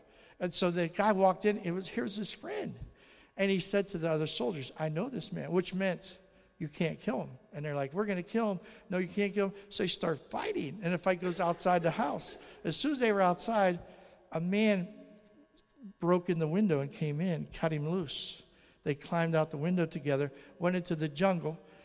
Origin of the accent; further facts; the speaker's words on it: Pennsylvania, United States; I'm from Western Pennsylvania, man. We don't have codes in Western Pennsylvania. I come from like the bush, you know, like out in the woods, you know.